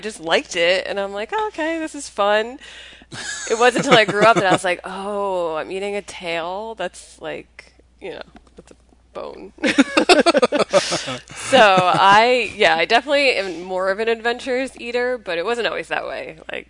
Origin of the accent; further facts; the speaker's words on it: Rutherford, New Jersey, United States; And I'm from Rutherford, so.